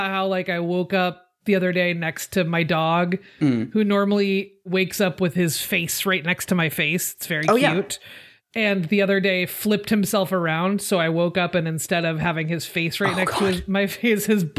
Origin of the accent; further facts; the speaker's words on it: Forest Grove, Oregon, United States; born there; I was born in Forest Grove, Oregon, to a, like a, at the time, I think my mom was a professor of early childhood education.